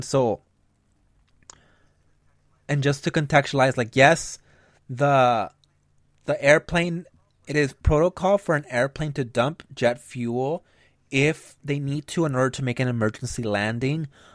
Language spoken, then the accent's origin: English; Los Angeles, California, United States; So if you don't know, I'm from Southeast LA, and I moved back here in the last years.